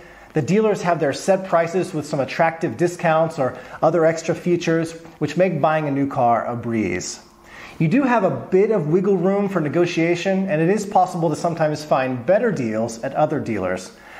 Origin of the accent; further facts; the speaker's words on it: Houston, Texas, United States; Growing up in Houston, I used the family Mazda minivan. I took it to the DMV there.